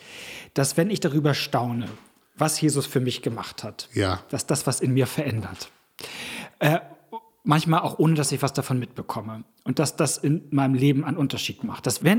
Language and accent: German; Germany; Ich bin Deutscher.